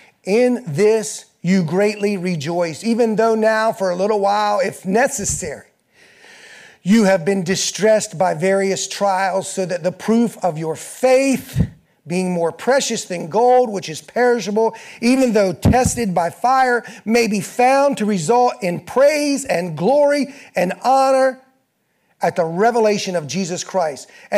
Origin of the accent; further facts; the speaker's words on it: Georgetown, Delaware, United States; And I said, well, I'm from Georgetown, born and raised.